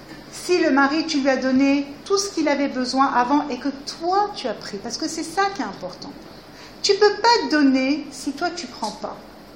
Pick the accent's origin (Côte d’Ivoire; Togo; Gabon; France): France; Quand on a grandi en France, on a grandi dans un pays, qu'on le veuille ou pas, d'accord, chrétien.